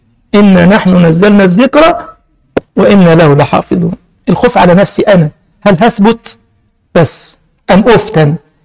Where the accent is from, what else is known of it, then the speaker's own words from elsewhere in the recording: Egypt; عملوا برنامج في عندنا في مصر اسمه البيت